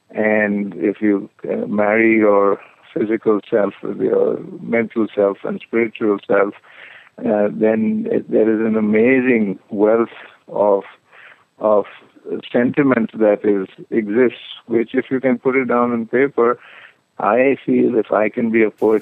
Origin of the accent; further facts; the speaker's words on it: Punjab, India; first language Punjabi; And being from the Punjab, my mother tongue is Punjabi, but my mother tongue being, you know, India is kind of very secular and mixed, and so Hindi is, again, a part of everyday life. So I grew up with English and Punjabi and Hindi